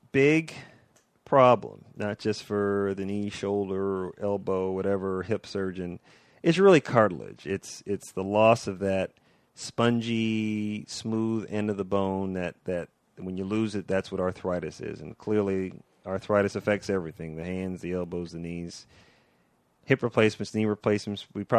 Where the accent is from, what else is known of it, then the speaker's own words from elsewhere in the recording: Los Angeles, California, United States; Well, I grew up in Los Angeles, not such a nice part of Los Angeles, so I had a little bit of an aptitude for science.